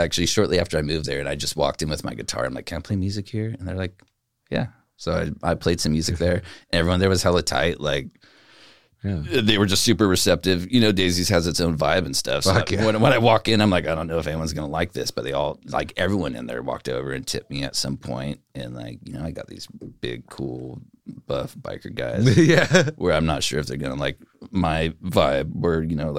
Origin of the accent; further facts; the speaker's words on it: Salinas, California, United States; now in San Juan Bautista, United States; I'm from Salinas, born and raised, lived here most of my life. Just moved last year